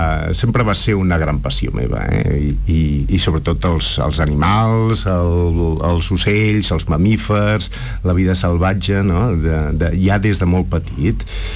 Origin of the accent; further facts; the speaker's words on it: Barcelona, Catalonia, Spain; now in Montseny, Spain; de petit vivia a Barcelona, o mal vivia a la ciutat, com deia l'anunci aquell, no? I clar, tants anys a Barcelona, tan aviat com vaig tenir ocasió, vaig marxar de Barcelona, no? I ara visc al Montseny.